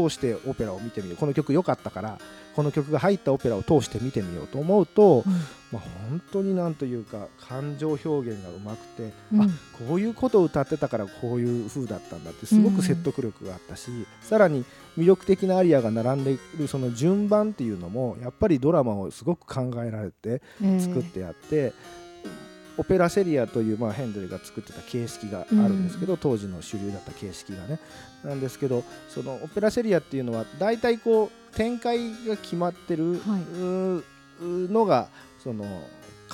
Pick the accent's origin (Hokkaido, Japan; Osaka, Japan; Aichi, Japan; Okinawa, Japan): Aichi, Japan; Nagoya; あの名古屋の南の方の僕は出身なので